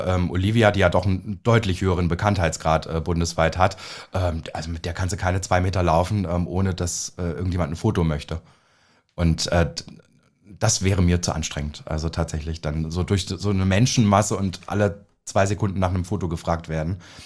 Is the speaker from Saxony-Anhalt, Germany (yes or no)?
yes; Naumburg, Saxony-Anhalt, Germany; Na ja, also es hat Stadtrecht. Also ich komme aus Naumburg an der Saale.